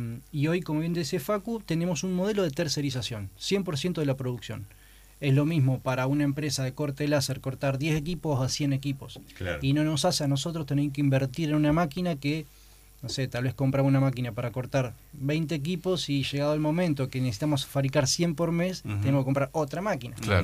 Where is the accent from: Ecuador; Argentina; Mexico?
Argentina; Pergamino, Buenos Aires Province; born there; moved away as an adult; Yo nací en Pergamino, me vine a estudiar acá